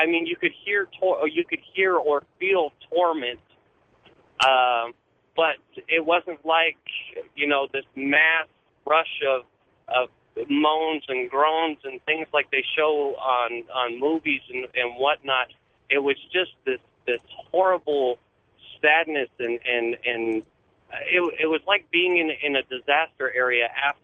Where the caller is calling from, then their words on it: California, United States; I'm calling from California.